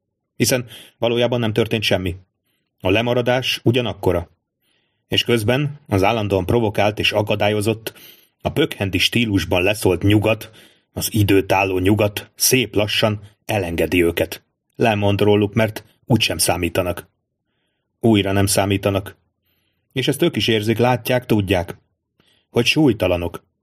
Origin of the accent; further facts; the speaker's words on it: Hungary; Pontosan tudom, hiszen onnan származom, Magyarországról.